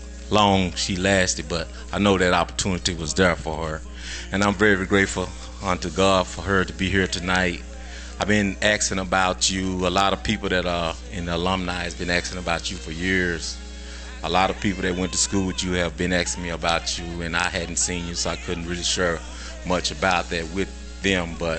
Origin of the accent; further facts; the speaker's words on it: Dallas, Texas, United States; I was a little boy growing up in East Dallas, and she was a hot girl.